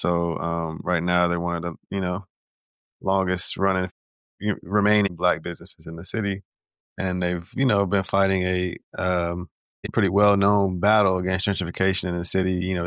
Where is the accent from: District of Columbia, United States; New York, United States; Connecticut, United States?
District of Columbia, United States; Washington; Yeah, so I grew up in Eckington, North Capitol on Q Street. My parents have been here since the 70s.